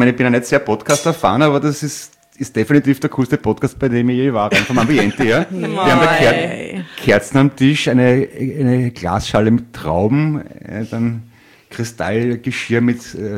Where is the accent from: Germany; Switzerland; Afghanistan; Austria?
Austria; Vienna; bin aus Wien.